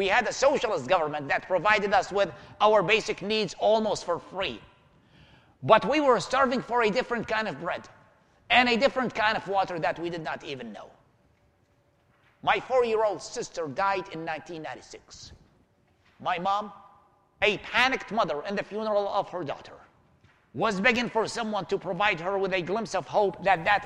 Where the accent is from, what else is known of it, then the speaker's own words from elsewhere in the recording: Baghdad, Baghdad Governorate, Iraq; my hometown of Baghdad. … I was born and raised in Baghdad in 1979.